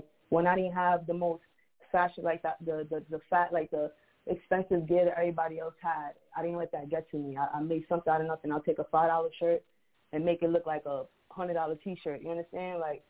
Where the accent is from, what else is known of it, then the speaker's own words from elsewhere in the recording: Bronx, New York, United States; Born and raised out here, man. So I'm 20. I'm about to be 29. So growing up in the South Bronx, there was a lot of drama